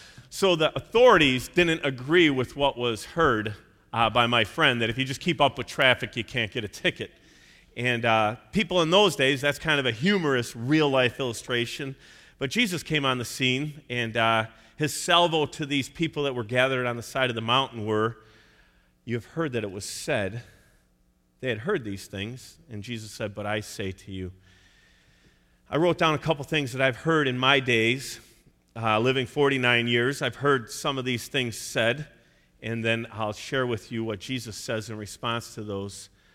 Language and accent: English; Chicago, Illinois, United States; and I'm from Chicago. We came up to Lake Geneva